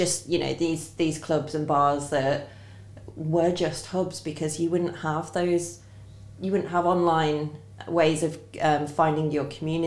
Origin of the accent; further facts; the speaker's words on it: Hucknall, East Midlands, United Kingdom; So a bit of a weird fact is that I grew up in Hucknall and actually went to the same school as Paris.